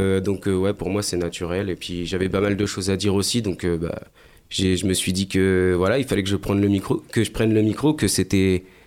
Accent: France; Je suis français de base, voilà. Donc, je parle couramment français et pas du tout couramment anglais

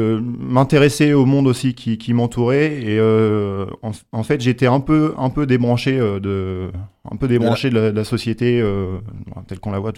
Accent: Rouen, Normandy, France; now in Eure, France; Je suis de Rouen, hein. Je suis né à Rouen. Ouais, j'habite dans l'Eure maintenant.

